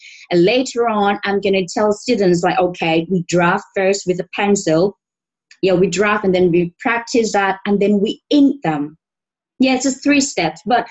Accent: Suphan Buri, Thailand; now in Hua Hin, Thailand; I'm from Supan originally, I'm from Supan, but where I live right now is Hua Hin. Hua Hin is a beach land.

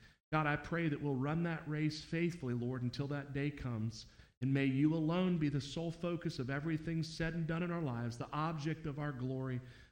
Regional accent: Miami, Florida, United States; And I was raised in Florida.

